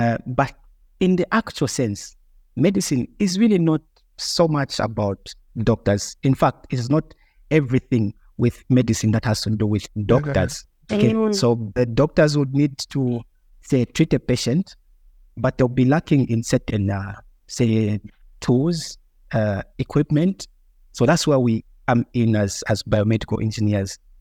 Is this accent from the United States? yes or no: no; Zambia; I'm a biomedical engineering technologist, and I'm from Zambia.